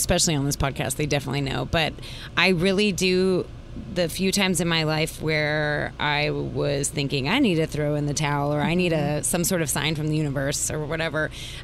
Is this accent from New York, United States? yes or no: no; New Mexico, United States; because I'm from New Mexico. I'm a desert girl.